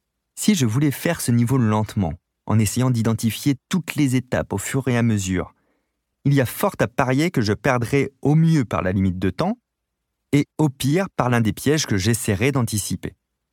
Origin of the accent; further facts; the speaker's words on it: La Rochelle, Nouvelle-Aquitaine, France; born there; Je partage mon temps entre mon logement à Hénande, un village près de ma ville natale, La Rochelle